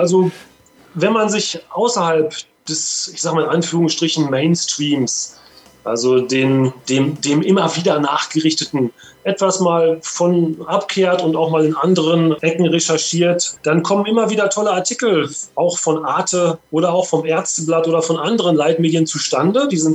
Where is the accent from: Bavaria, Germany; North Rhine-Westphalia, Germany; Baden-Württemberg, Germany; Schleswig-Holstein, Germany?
North Rhine-Westphalia, Germany; Bochum; Ich komme aus Bochum